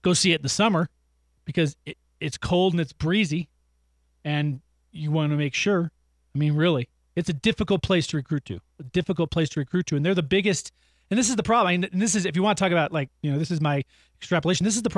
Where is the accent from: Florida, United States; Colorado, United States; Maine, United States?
Colorado, United States; Boulder; old enough to be going to games with friends in other cities other than my hometown of Boulder